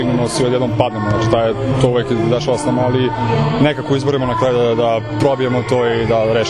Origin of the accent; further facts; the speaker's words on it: Serbia; ali mi smo ipak Srbi, što kažu